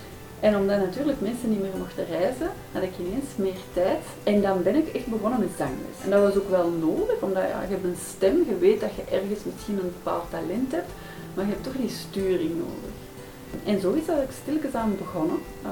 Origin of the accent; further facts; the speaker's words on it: Wilrijk, Antwerp, Belgium; ik kom van Wilrijk. Geboren en getogen, ja.